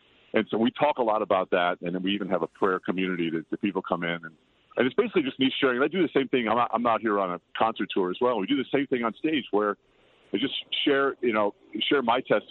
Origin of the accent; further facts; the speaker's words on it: Patchogue, New York, United States; now in Los Angeles, United States; because I'm a Los Angeles guy now. And we're doing 10 concerts back east. We'll be back near my hometown of Patchogue this weekend.